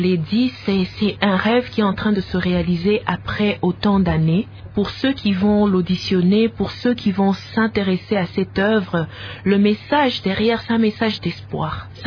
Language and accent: French; DR Congo; Mais comme c'est chez nous, au Congo, on a voulu aussi avoir des images de chez nous